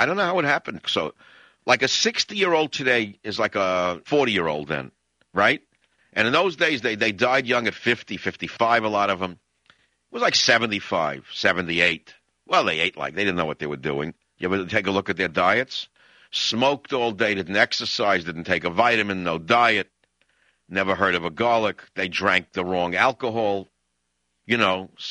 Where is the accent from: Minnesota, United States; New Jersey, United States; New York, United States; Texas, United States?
New York, United States